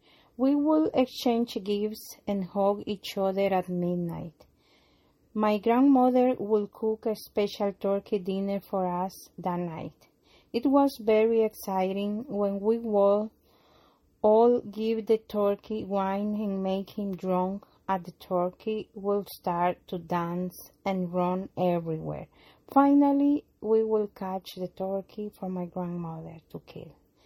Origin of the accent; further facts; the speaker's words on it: El Salvador; I was 5 years old in 1970 in my hometown in El Salvador.